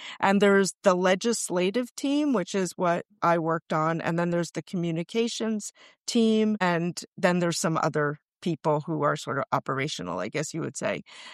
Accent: Minnesota, United States; And because I was from Minnesota, I didn't really want to work for one of my delegation

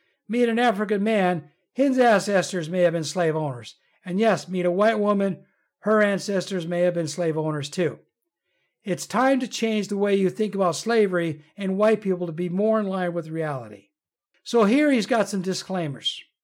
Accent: United Kingdom; As a British man myself, I can assure you that my ancestors were not privileged upper-class slave owners.

